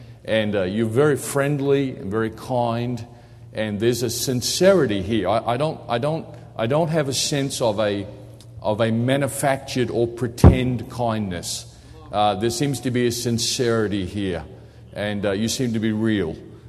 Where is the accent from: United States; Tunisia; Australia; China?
Australia; born there; I'm an Australian pastor. I was born there.